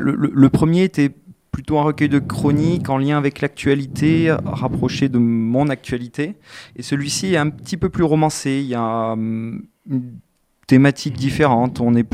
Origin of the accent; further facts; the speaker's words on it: Unieux, Auvergne-Rhône-Alpes, France; 25 ans. Je suis originaire du Mazet-Saint-Voix, mais je suis né à Unieux, où j'ai toujours vécu.